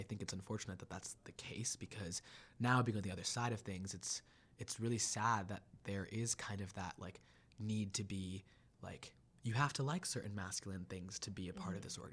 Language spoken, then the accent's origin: English; Newtown, Connecticut, United States; Yeah, and I'm originally from Newtown, Connecticut.